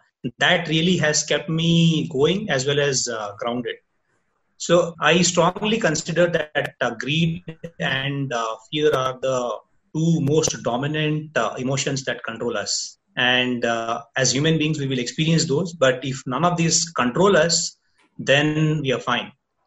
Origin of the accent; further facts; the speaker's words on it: Odisha, India; first language Odia; English is a second language; So outside of my mother tongue, which is Odia, and of course, English, Hindi is something that we've learned.